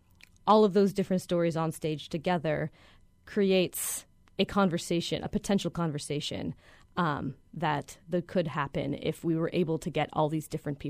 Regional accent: Los Angeles, California, United States; I grew up in Los Angeles, yes, yes. And I was in elementary school when the riots broke out.

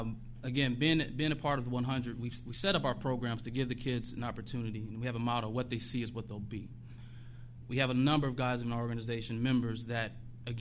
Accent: Omaha, Nebraska, United States; I'm a product of Omaha, born and raised in Omaha, and actually house off right off of 24th and Lake, oldest of 5, single-parent household.

